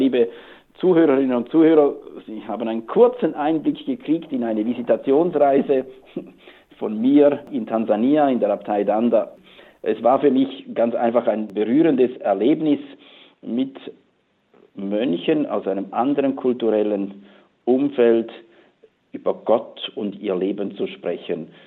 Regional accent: Switzerland; das gibt es auch bei uns in der Schweiz, das gehört dazu.

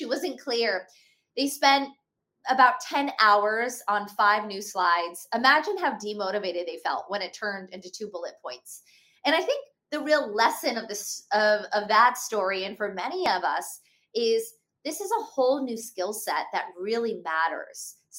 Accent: Pittsburgh, Pennsylvania, United States; first language Hindi; English is a second language; I grew up in Pittsburgh, Pennsylvania. My parents were Indian immigrants, so at home, we spoke Hindi, which meant when I got to school, I really struggled to find my voice. I had accented English.

